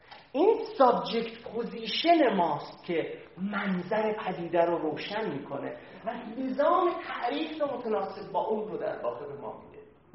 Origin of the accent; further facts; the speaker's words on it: Khorramabad, Lorestan, Iran; من دهاتی، من زندگیم تو بخش بزرگش چیز بوده، تو لرستان گذشته، خرمباد بزرگ شدم، نظام زندگیم چسبیده به روستا بوده